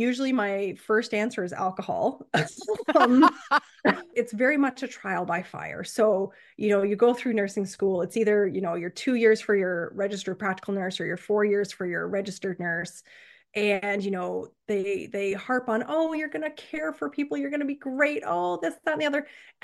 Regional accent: the South, United States; But, you know, I wasn't from the town. I was from the South. And there was kind of this connotation that, you know, the Southerners were entitled and bratty and a pain.

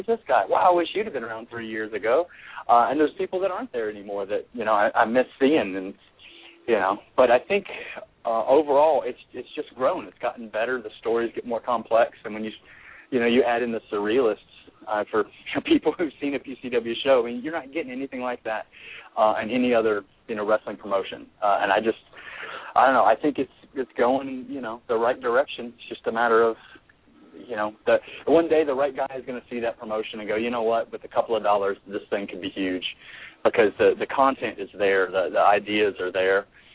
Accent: the South, United States; Well, you know, just going back to when I was a little kid, I grew up here in the South

